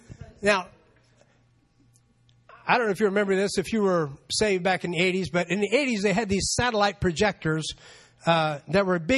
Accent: Florida, United States; I grew up in Florida.

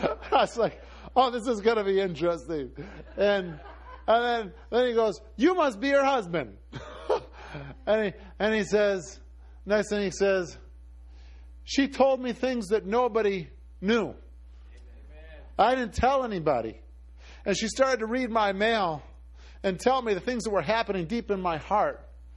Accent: Milwaukee, Wisconsin, United States; So we're north of the Mason-Dixon line. We're from Milwaukee, Wisconsin.

